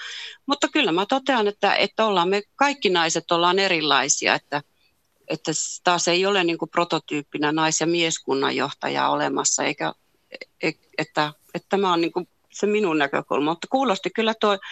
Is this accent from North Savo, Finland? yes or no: no; Lapland, Finland; kun tästä tehtiin meillä Lapissa tämmöinen naisjohtajuusasia